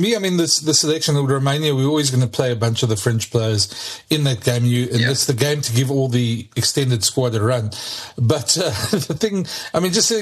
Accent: South Africa; And it's actually quite fun as a South African to watch, to be very honest.

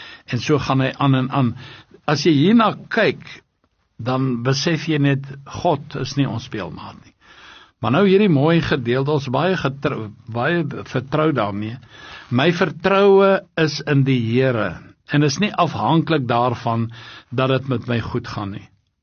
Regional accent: Highveld, South Africa; born or raised there

